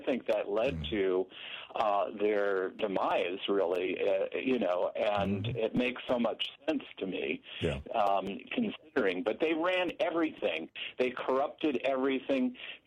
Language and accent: English; New York, United States; I grew up in New York, some of the worst crime families.